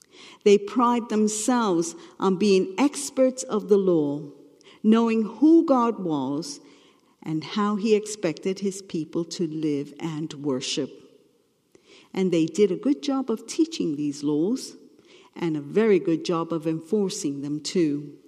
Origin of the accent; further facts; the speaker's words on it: United Kingdom; But being British, you would never tell me.